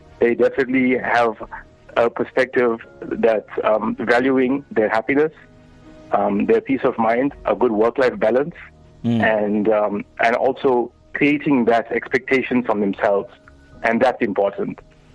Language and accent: English; South Africa; Being a South African and working in South Africa remotely, actually, for almost 10 years now.